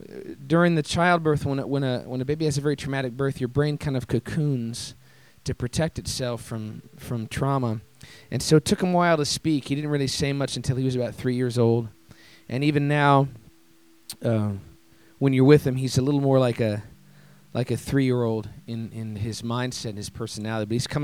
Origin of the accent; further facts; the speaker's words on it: Minneapolis, Minnesota, United States; and for those of you that don't know me, I'm from Minneapolis.